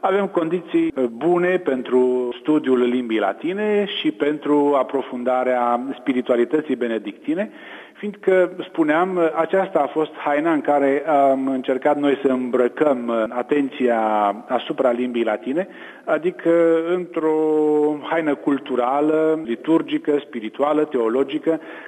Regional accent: Romania; Am ales limba latină pentru că suntem și români, avem origini latine, dar suntem și catolici și limba oficială a bisericii este limba latină.

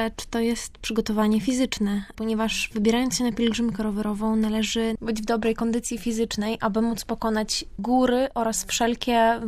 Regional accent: Lithuania; U nas na Litwie jest jeszcze raczej chłodno

